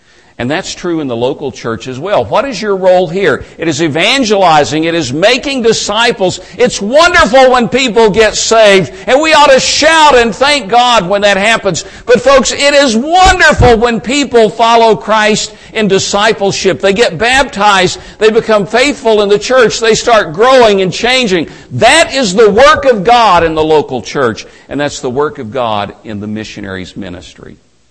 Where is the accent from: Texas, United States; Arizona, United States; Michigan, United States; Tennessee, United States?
Tennessee, United States; now in Huntsville, United States; Now down south, where I live now, I live in Huntsville, Alabama. I grew up in East Tennessee.